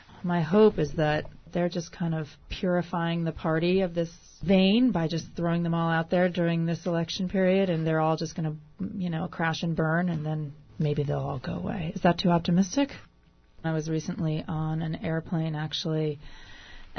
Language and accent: English; Maine, United States; you know, I come from Maine